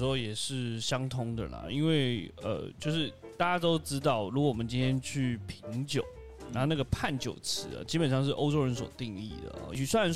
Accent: Taiwan

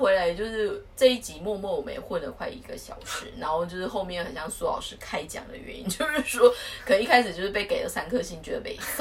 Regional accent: Taiwan

